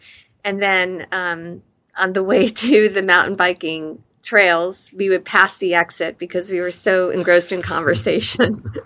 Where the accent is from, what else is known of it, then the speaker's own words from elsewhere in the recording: New Jersey, United States; born there; also born or lived in Utah / Arizona / Michigan / Missouri; So I was born in New Jersey, then lived in Utah, Arizona, went to college in Michigan, and then Missouri, and then met Jeff in Washington State.